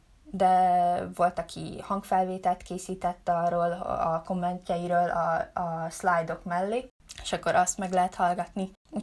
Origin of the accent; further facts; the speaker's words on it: Hungary; az apukám skót, és ugye így félig skótként felnőve itt Magyarországon mindig megvolt a magyar tapasztalatom, de sose volt meg az a skót tapasztalat.